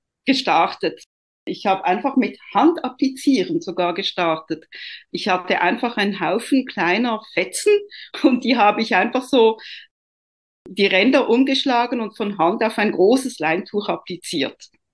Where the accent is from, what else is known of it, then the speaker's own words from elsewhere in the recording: Italy; Ich bin ja ursprünglich Italienerin